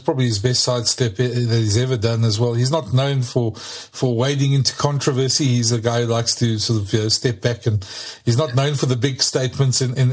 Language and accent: English; South Africa; And it's actually quite fun as a South African to watch, to be very honest.